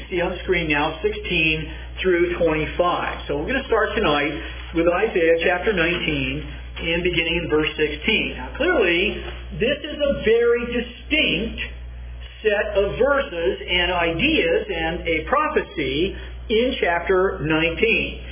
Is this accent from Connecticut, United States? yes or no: no; Eugene, Oregon, United States; Now see, I just want everybody on the tape to know what brilliant geniuses that we grew up in the Eugene area.